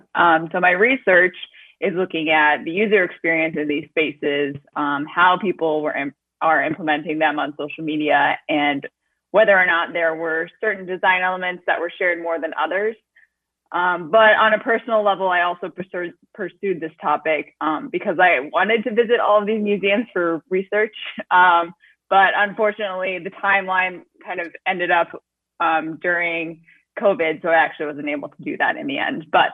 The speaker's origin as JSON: {"language": "English", "town": "Iowa City", "region": "Iowa", "country": "United States", "said": "So I am from Iowa City. So I am from Iowa."}